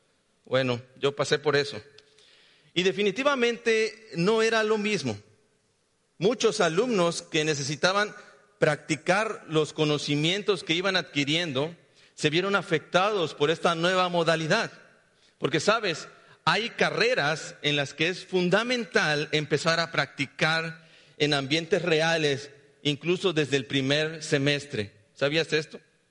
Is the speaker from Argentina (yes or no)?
no; Mexico; ya saben cómo somos los mexicanos, que de todo nos reímos, ¿verdad? Hasta de nuestras desgracias.